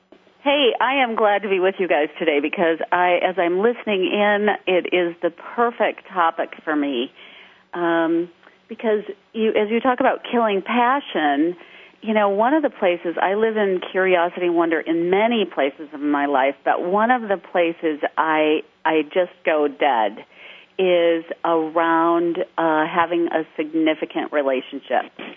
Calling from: Lake Geneva, Wisconsin, United States; I'm calling from beautiful Lake Geneva, Wisconsin, and it's absolutely a gorgeous day here.

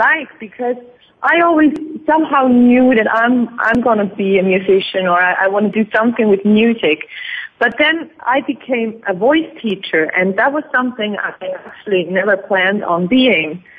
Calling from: Basel, Basel-Stadt, Switzerland; I'm calling you from Basel in Switzerland.

